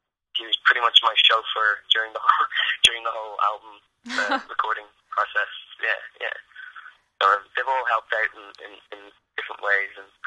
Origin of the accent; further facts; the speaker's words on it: Dublin, Leinster, Ireland; I grew up in Dublin, and the period that I grew up in Dublin was when it was experiencing this bizarre state economic boom.